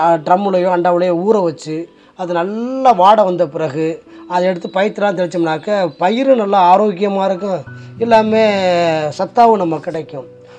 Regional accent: Agarapatti, Tamil Nadu, India; எங்கள் ஊர் சொந்த ஊர் அகரப்பட்டில்

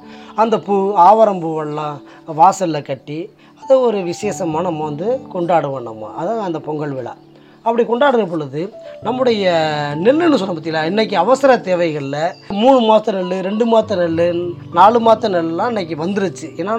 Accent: Agarapatti, Tamil Nadu, India; எங்கள் ஊர் சொந்த ஊர் அகரப்பட்டில்

